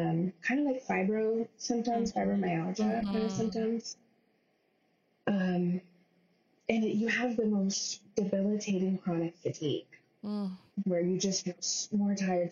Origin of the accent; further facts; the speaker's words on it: California, United States; now in Massachusetts, United States; It was just us in Massachusetts. We're both from California